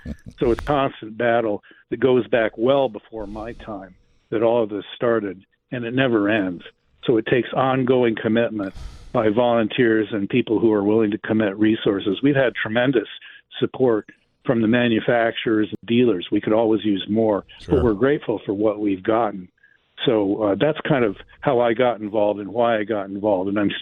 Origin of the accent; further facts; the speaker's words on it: California, United States; And I was from the Bay Area originally, and little by little, I watched all the riding areas up there close.